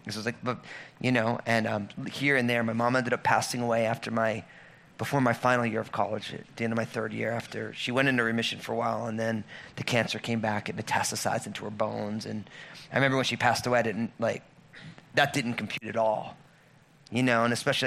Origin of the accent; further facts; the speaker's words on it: Old Bridge, New Jersey, United States; I grew up in Old Bridge